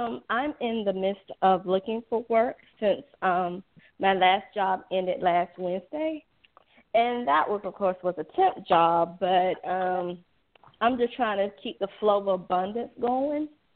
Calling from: Georgia, United States

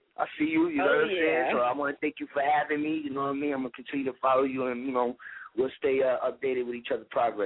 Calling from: New York, United States; I'm calling from Rockland County, New York.

